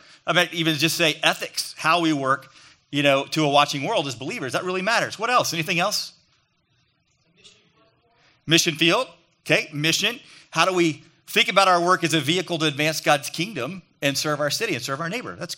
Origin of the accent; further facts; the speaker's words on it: Oklahoma, United States; And my dad had a saying, I grew up in Oklahoma